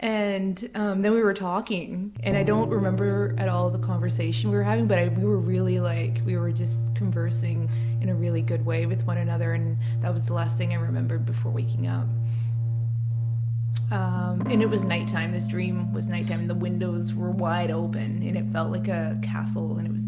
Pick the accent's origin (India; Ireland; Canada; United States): Canada; British Columbia; I come from Seashelt Nation.